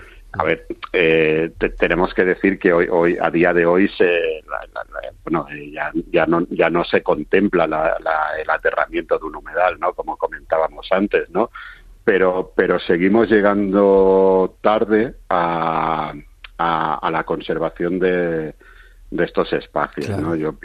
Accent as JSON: {"language": "Spanish", "region": "Valencian Community", "country": "Spain", "said": "que lo digo yo como valenciano"}